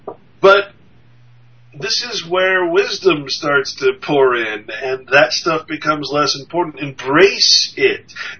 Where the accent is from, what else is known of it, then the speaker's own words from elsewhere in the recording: Sacramento, California, United States; I grew up in Sacramento. The year I graduated Sacramento, all the gang members were moving up.